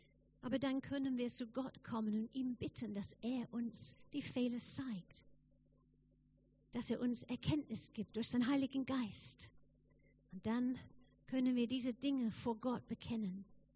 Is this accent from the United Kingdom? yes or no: yes; England, United Kingdom; Ich gehe in meine Heimat. Ich gehe nach England.